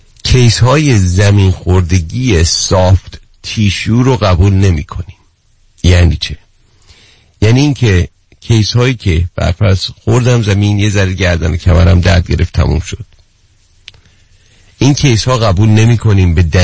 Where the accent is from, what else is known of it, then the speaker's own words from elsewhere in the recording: Iran; خیلی خوشحالم به عنوان یک ایرانی